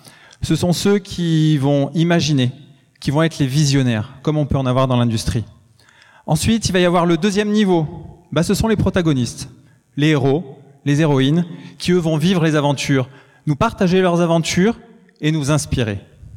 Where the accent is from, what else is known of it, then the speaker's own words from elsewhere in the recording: France; on est français